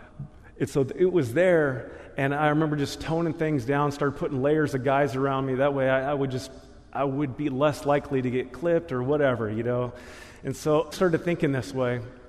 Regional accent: Salem, Oregon, United States; I think this is up in Vancouver, Portland, and I'm thinking, hey, you know, I'm from Salem.

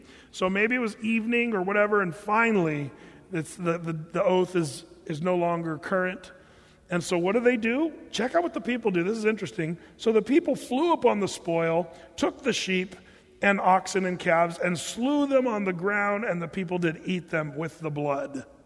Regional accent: Portland, Oregon, United States; And we were wearing shorts and flip-flops, you know, and we're from Portland.

